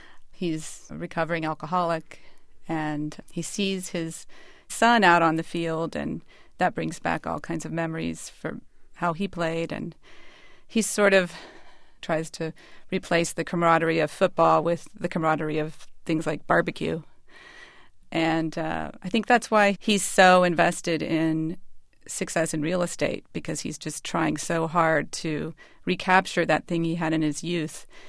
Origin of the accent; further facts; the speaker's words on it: Friendswood, Texas, United States; moved away as an adult; I grew up in Friendswood, Texas, and left when I was about 20.